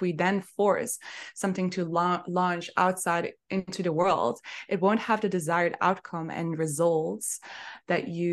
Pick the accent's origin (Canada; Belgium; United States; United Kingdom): Belgium; now in Cape Town, South Africa; I'm originally from Belgium, but I'm living in Cape Town in South Africa.